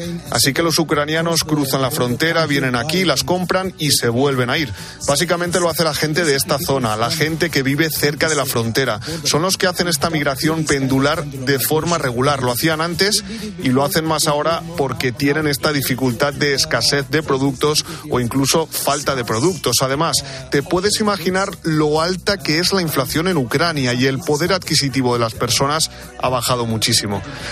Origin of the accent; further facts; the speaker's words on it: Romania; pero también como rumanos, como individuos, para ayudarles